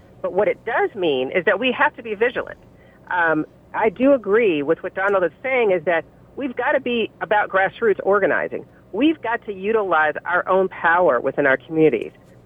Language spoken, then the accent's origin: English; Louisville, Kentucky, United States; Interestingly enough, I'm from Louisville.